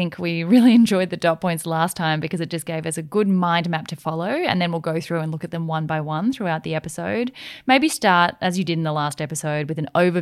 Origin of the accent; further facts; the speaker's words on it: Australia; Yes, that's definitely not everyone's experience, being overseas as an Aussie.